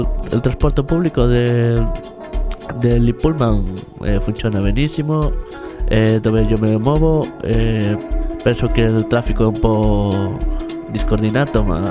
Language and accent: Italian; Boal, Asturias, Spain; Italian is a second language; now in Cagliari, Italy; Di Boal, della regione d'Asturias, di Spagna.